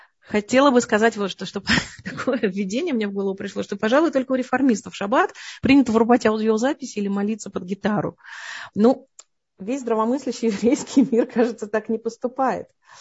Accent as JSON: {"language": "Russian", "region": "Moscow", "country": "Russia", "tie": "born there", "said": "Родился в Москве"}